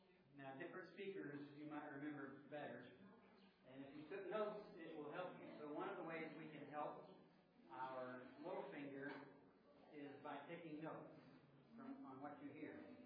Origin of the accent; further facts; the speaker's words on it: Oklahoma City, Oklahoma, United States; I'm a layman from Oklahoma City, Oklahoma, and an elder at Heritage Baptist Church.